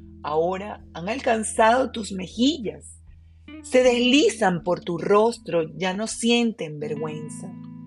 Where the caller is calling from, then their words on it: Caracas, Capital District, Venezuela; te saludo con mucho cariño desde Caracas, Venezuela.